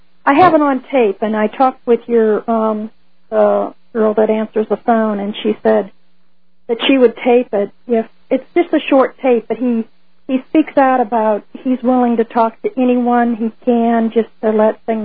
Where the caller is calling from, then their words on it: Colorado, United States; I'm calling you from Colorado